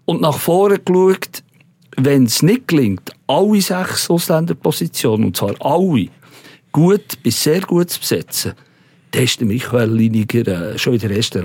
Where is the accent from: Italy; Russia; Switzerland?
Switzerland; als Schweizer neigt man ein bisschen dazu, das geringer zu schätzen.